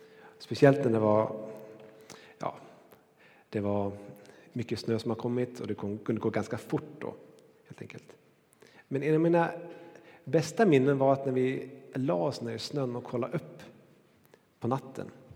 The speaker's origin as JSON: {"language": "Swedish", "town": "Granbergsträsk", "region": "Västerbotten County", "country": "Sweden", "tie": "born or raised there", "said": "Jag kommer från norra Sverige. En liten by som heter Granbergsträsk. Kallas Gremmers. För de som är därifrån."}